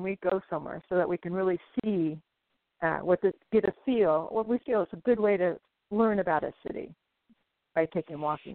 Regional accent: San Diego, California, United States; also born or lived in Los Angeles; I was born in the Los Angeles area, and my family moved to San Diego when I was in third grade and lived there for most of my life, graduating from San Diego State University with a business management degree.

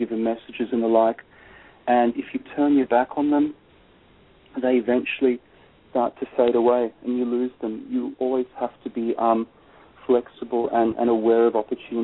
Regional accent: Sydney, New South Wales, Australia; moved away as an adult; now in United States; As you can tell from my accent, I was brought up in Sydney. I lived in Sydney all my life. I never expected to move to the United States

